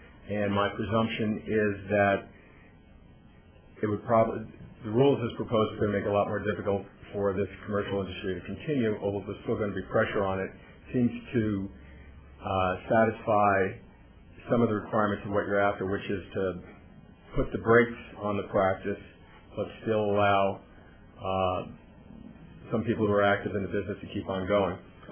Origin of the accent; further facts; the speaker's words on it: Dallas, Texas, United States; I'm from Dallas.